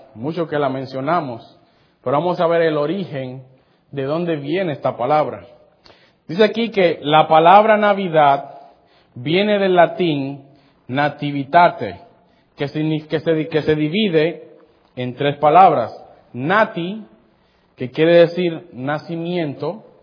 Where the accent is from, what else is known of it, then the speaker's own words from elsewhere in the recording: Puerto Rico; also born or lived in Santo Domingo, Dominican Republic; Me recuerda mucho a mi niñez cuando estaba en Santo Domingo antes de irme a Puerto Rico a los... unos 5 o 6 años por ahí.